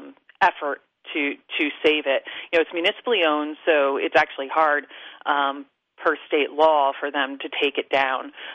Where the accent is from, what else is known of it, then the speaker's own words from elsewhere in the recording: New Jersey, United States; Yeah, you know what? I grew up in North Jersey, but my grandparents lived down the shore.